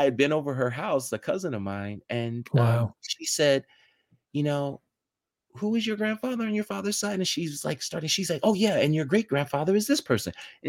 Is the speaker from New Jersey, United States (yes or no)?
no; St. Louis, Missouri, United States; also born or lived in Mason, Tennessee; I was whisked away to St. Louis, and I grew up in St. Louis. I was born in Mason, Tennessee, which is about 45 miles outside of Memphis.